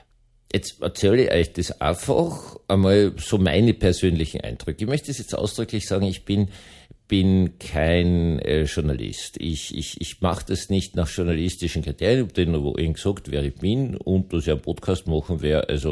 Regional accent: Vienna, Austria; Ich bin in Wien aufgewachsen, habe niemals was mit Grünzeug zu tun gehabt

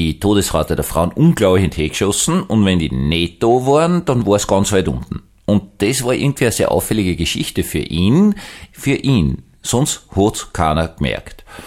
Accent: Vienna, Austria; ich bin Wiener.

